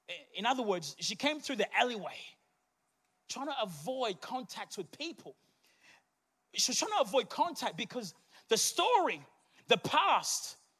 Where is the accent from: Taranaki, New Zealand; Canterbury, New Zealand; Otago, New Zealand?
Otago, New Zealand; Dunedin; English is a second language; Speaking from experience, from a little boy, my first day at school in New Zealand, in Dunedin, I couldn't speak a word of English, but God had a plan for my life.